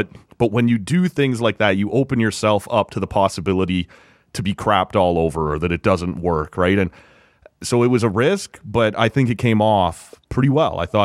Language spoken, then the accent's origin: English; Oshawa, Ontario, Canada; I grew up in Oshawa where he starred as a junior, was a fan of his even while he was on the island.